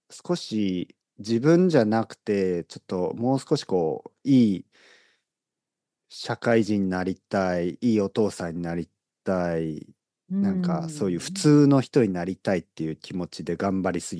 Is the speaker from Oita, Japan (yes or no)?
yes; Oita, Japan; accent: Oita dialect; 僕は全くその大分弁とかはないと思ってた、でもやっぱりある